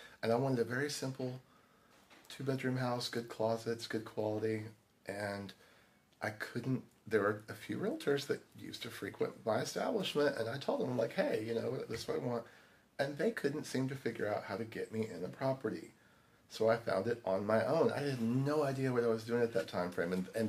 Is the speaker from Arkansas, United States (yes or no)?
yes; Hot Springs, Arkansas, United States; born there; I was born in Arkansas. Okay. Hot Springs, Arkansas.